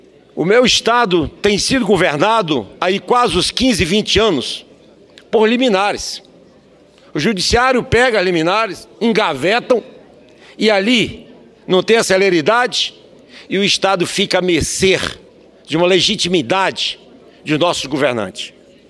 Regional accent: Roraima, Brazil; eu como vizinho ali da Venezuela, sou do estado de Roraima

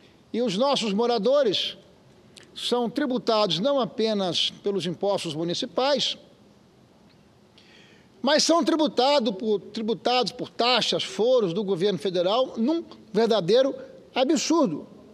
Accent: Espírito Santo, Brazil; presente no meu estado, no estado do Espírito Santo, de onde eu venho.

